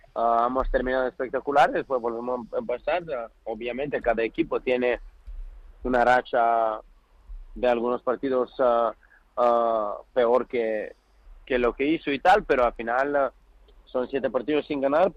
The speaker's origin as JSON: {"language": "Spanish", "country": "North Macedonia", "second_language": "Spanish", "lives_now": "Spain", "said": "yo soy de Macedonia, de un barrio mucho más humilde que Vallecas, mucho mucho peor barrio que Vallecas."}